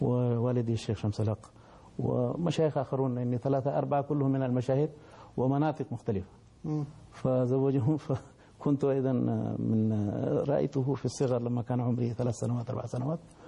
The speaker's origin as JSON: {"language": "Arabic", "region": "Uttar Pradesh", "country": "India", "tie": "born or raised there", "also_born_or_lived": "Bengal", "said": "لما كنت في ولاية اتر براديش، يعني هذه الولاية الشمالية التي انتقل إليها الشيخ من مسقط راسي في البنغال"}